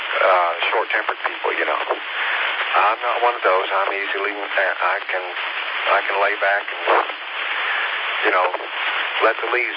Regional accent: Tennessee, United States; I just walked into this little shop in my hometown back in Tennessee

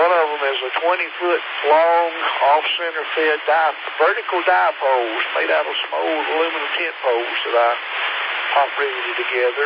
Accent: Statesville, North Carolina, United States; My wife's family lives in eastern North Carolina, and I grew up in Statesville

